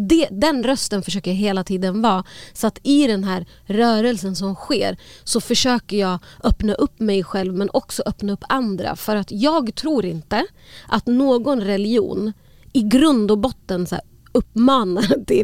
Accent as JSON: {"language": "Swedish", "country": "Palestine", "said": "För att jag är palestinier."}